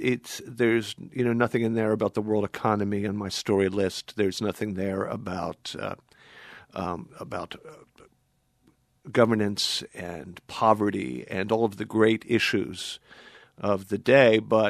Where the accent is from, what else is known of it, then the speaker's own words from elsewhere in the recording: Washington, United States; Well, I'm from Washington, and I had actually encountered him.